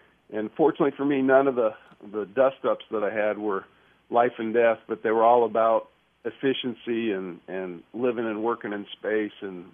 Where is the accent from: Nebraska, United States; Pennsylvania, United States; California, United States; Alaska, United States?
Nebraska, United States; You know, I was born and raised in Nebraska, and so I speak the truth.